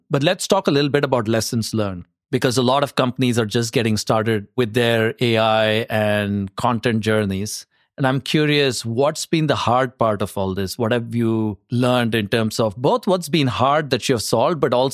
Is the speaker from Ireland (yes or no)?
no; India; I grew up in India.